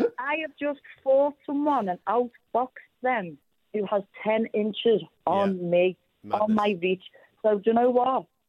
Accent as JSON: {"language": "English", "town": "Liverpool", "region": "North West England", "country": "United Kingdom", "said": "trying to be like poor Liverpool, poor us, but we've just learned to get on with it."}